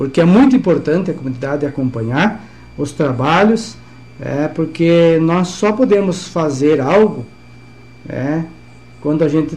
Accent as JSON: {"language": "Portuguese", "country": "Brazil", "said": "eu amo o nosso país, né, porque sou brasileiro."}